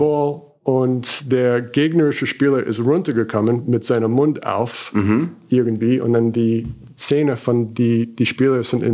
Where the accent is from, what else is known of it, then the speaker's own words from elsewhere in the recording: Brooklyn, New York, United States; Aber ich bin ein gebürtiger New Yorker. Ich komme aus New York, aus Brooklyn.